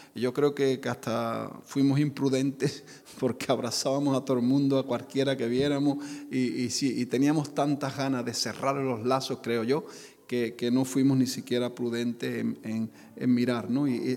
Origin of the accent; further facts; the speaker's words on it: Peru; now in Sevilla, Spain; no tener la impresión que me traje cuando vine de Perú